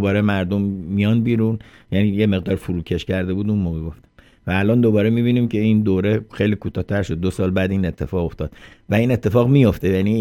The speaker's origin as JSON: {"language": "Persian", "country": "Iran", "tie": "born there", "said": "ما که تو ایران به دنیا اومدیم به هر حال خاطراتی داریم از اون کشور"}